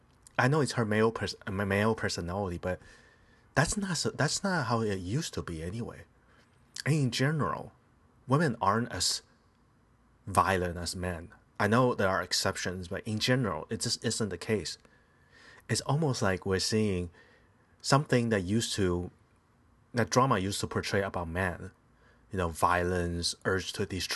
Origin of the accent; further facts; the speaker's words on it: Taiwan; now in United States; When I grew up in Taiwan, I never listened to the songs there.